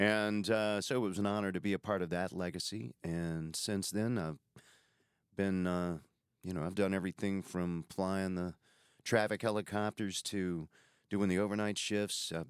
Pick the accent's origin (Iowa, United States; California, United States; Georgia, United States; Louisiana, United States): Louisiana, United States; Baton Rouge; Well, I am from right here in Baton Rouge, Louisiana. Long time resident. I've lived in Chicago and Denver for a short while, but have called Baton Rouge home the whole time, and love the town, love the people, love the food.